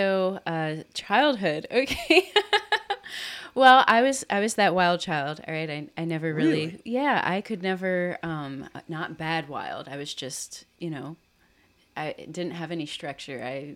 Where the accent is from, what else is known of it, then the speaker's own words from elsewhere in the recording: Palmyra, Pennsylvania, United States; I grew up in Palmyra. Okay. And then ended up going to Hershey, and I had a pretty close-knit family.